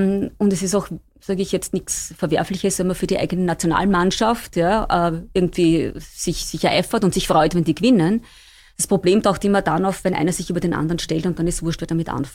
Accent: Burgenland, Austria; wir kommen aus Österreich, aus dem Burgenland

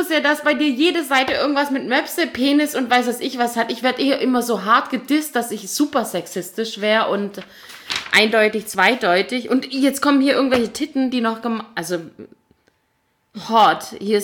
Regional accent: Gechingen, Baden-Württemberg, Germany; Weil wir kommen beide aus Gechingen

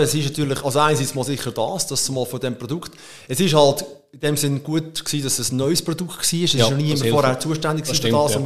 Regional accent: Lucerne, Switzerland; für mich als Luzerner, ich wollte immer in Luzern bleiben, also wohnhaft, weil ich einfach zu gerne hier wohne.

